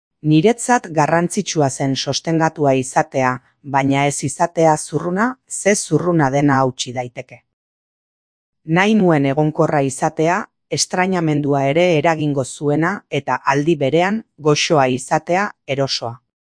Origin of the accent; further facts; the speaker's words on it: Lasarte-Oria, Basque Country, Spain; nire haurtzarotik etortzen ziren irudi batzuk, Lasarteko urte batzuk, hemen oraindik udalik ez zegoenekoak.